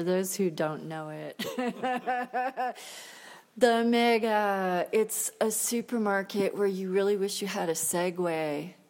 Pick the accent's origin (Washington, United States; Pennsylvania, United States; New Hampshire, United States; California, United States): California, United States; also born or lived in El Paso; I am a Texan from El Paso, but I really grew up in California, so culturally I'm not really Texan.